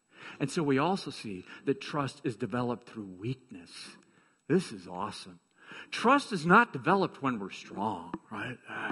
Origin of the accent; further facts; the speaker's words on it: Iowa, United States; growing up in Iowa was just, it was, you know, I look back, it was a fantastic way for me to grow up, really.